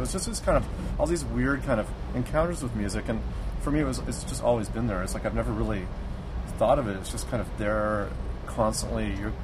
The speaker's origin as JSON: {"language": "English", "town": "Los Angeles", "region": "California", "country": "United States", "tie": "born or raised there", "said": "I grew up in Los Angeles, uh-huh."}